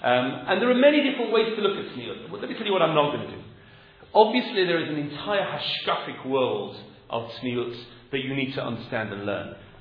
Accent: England, United Kingdom; like I'm English, no one else is English here, right? So I grew up in a world which A, I'm male, B, I'm 46, C, I grew up in the 1970s.

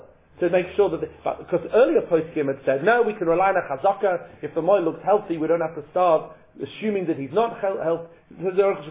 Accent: Leeds, Yorkshire and the Humber, United Kingdom; I said, I'm from Leeds.

